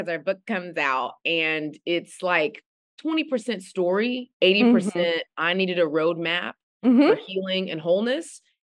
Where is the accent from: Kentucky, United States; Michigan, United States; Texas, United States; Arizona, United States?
Texas, United States; now in Atlanta, United States; First important thing is I'm from Texas, best state in the world.